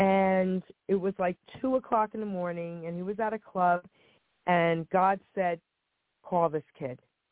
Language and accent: English; New Jersey, United States; First off, he's from Trenton, New Jersey, Mercer County, and I'm from Mercer County.